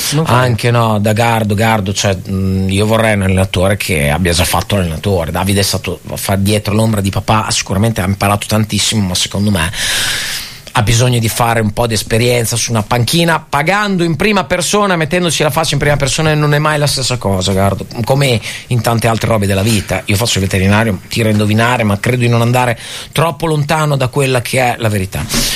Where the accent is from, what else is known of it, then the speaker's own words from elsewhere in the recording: Bologna, Emilia-Romagna, Italy; devo rispondere da bolognese o devo rispondere da persona obiettiva?